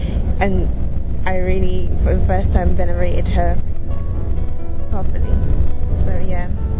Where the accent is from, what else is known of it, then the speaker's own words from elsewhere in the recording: London, United Kingdom; also born or lived in Nigeria; I'm from London. Well, I'm from Nigeria, really. I'm 22.